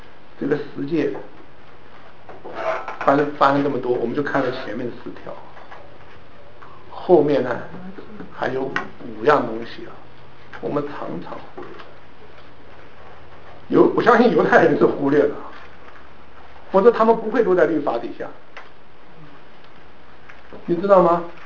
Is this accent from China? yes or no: no; Taiwan; 我是从台湾来的